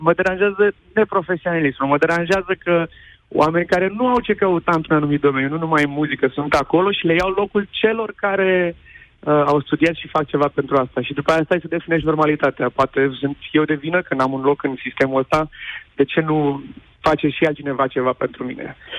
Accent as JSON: {"language": "Romanian", "town": "Galați", "region": "Galați County", "country": "Romania", "said": "Eu sunt un băiat din Galați, n-am avut conexiuni"}